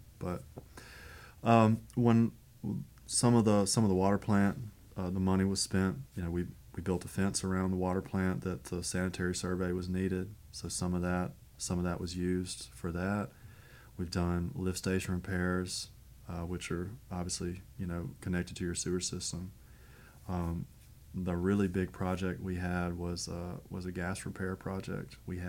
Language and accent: English; Ruston, Louisiana, United States; So even where I grew up in Ruston made a B. But I always thought Ruston's water is great